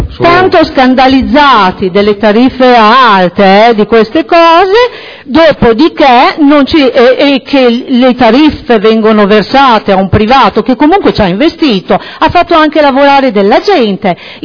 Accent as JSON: {"language": "Italian", "town": "Riccione", "region": "Emilia-Romagna", "country": "Italy", "said": "posso parlare di Riccione, vengo da Riccione"}